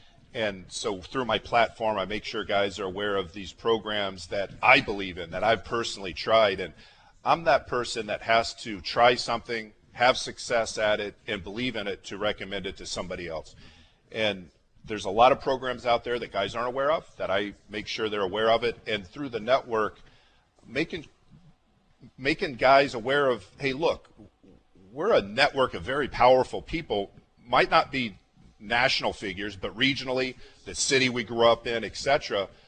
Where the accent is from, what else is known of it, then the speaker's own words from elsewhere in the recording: Los Angeles, California, United States; I'm from Los Angeles. I come out here.